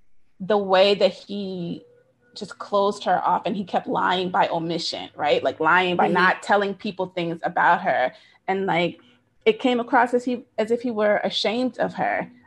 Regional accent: United States; And I am Black American, so I can't really speak to a Mexican and Mexican American heritage and the cultural aspects of that.

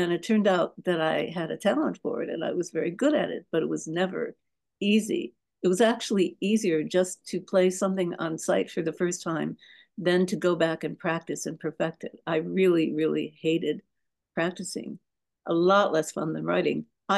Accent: Detroit, Michigan, United States; when I was in grade school, when I was growing up in Detroit, believe it or not, back then, 100 years ago.

